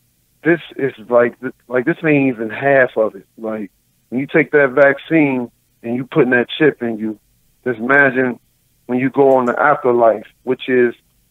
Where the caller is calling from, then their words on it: New York City, New York, United States; I'm in Amsterdam Projects on 62nd and 10th Avenue.